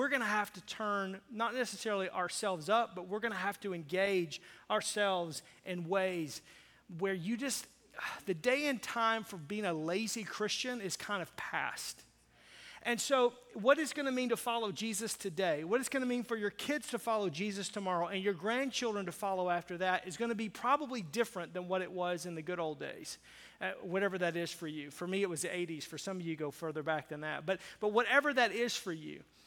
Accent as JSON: {"language": "English", "region": "the South", "country": "United States", "tie": "born or raised there", "said": "I grew up in the South, in the dirty South, where it's just like humid and hot and nasty."}